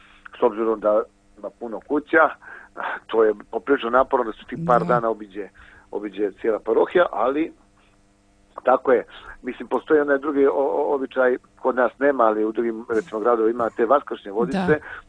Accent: Kotor, Kotor Municipality, Montenegro; Jeste, pa može tamo, a kod nas u Kotoru je ovo, dakle vodokrst će po kućama.

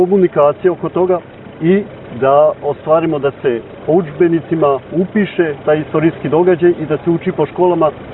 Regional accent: France; Ja sam rođen u Francuskoj 77. 46 godina imam tamo, školovan sam i diplomirao sam u Francuskoj.

